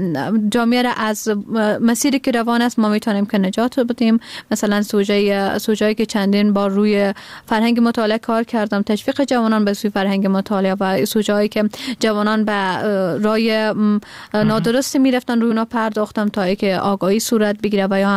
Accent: Badakhshan, Afghanistan; born there; من در بدخشان متولد شدیم و زادگاهم بدخشان است.

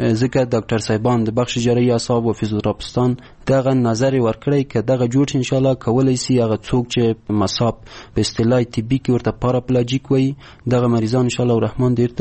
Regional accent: Kabul, Afghanistan; ولایتم کابل ده، ولسوالیم پغمان ده

